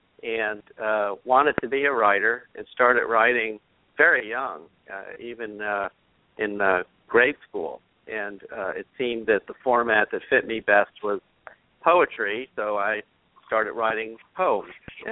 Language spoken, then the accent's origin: English; Miami, Florida, United States; now in Tallahassee, United States; And I'm from Miami originally, so it was an adjustment moving to a small town from a big city, as it was to move to Tallahassee.